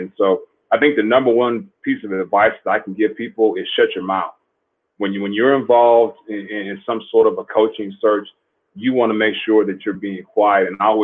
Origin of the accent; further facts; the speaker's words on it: Kansas City, Missouri, United States; he's from Kansas City. I'm from Kansas City.